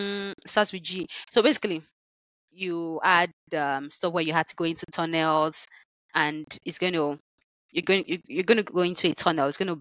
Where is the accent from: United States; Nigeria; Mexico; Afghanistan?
Nigeria; Ekiti; Even in my home growing up, it might be funny, but because we are from Ekiti, we don't eat jollof rice on Christmas morning.